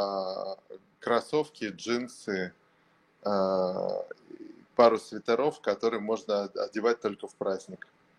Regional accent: Moscow, Russia; born there; Я родился в Москве, на краю города, в 74-м.

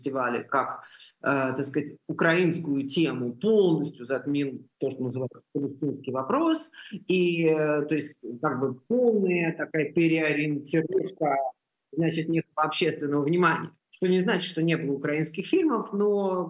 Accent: Russia; Я из России

